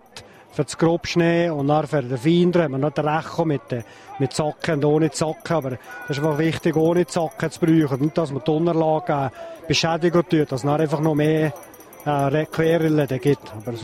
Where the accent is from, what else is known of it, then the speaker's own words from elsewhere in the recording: Switzerland; Ja, schon als Schweizer sollte man eigentlich auf einen Schweizer hoffen